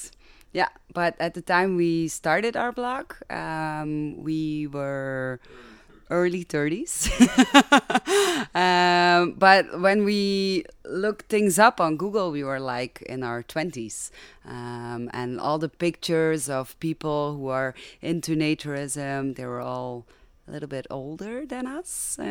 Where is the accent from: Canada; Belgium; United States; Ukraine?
Belgium; also from Belgium.